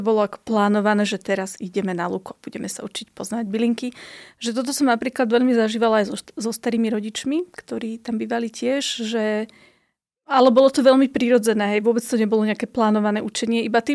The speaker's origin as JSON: {"language": "Slovak", "region": "Žilina Region", "country": "Slovakia", "tie": "born or raised there", "said": "Vlastne ja som vyrastala pod Malou Fatrou"}